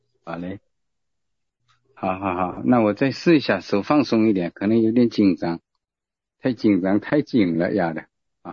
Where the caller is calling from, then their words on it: Wenzhou, Zhejiang, China; 我是温州这边的